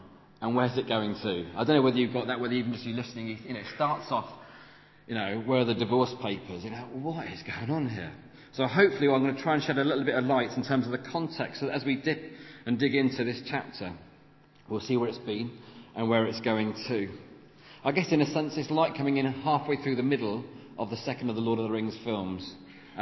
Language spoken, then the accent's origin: English; Wales, United Kingdom; just as maybe we understand ourselves as Welsh people, and there's a heritage there